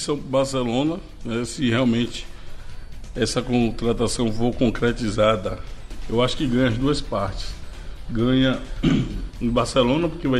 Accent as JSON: {"language": "Portuguese", "country": "Italy", "second_language": "Portuguese", "said": "eu vou voltar para minha terrinha comer minha pizza italiana."}